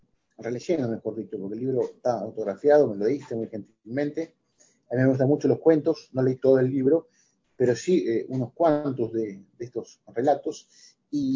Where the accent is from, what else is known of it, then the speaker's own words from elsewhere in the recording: Argentina; moved away; Porque los argentinos, por lo general, y lo ves ahora actualmente, por lo general pensamos en libros de cuentos